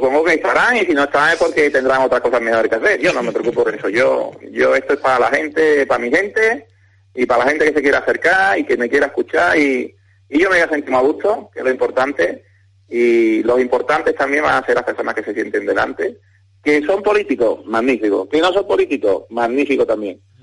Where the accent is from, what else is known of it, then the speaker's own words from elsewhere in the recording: Lora del Río, Andalusia, Spain; solamente en mi pueblo, en Lora del Río, se va a hacer en abierto